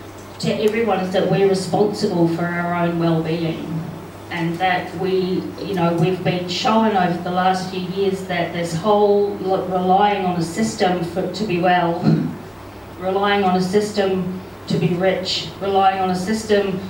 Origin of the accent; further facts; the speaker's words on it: New Zealand; now in Australia; I'm originally from New Zealand years ago